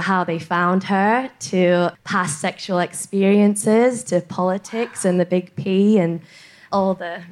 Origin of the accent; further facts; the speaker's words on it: Newcastle upon Tyne, North East England, United Kingdom; Originally from Newcastle in England.